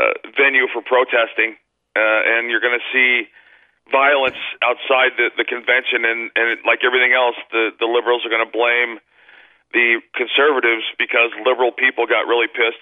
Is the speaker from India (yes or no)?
no; Arizona, United States; also born or lived in Alaska; I was born in Alaska, and I grew up in Arizona.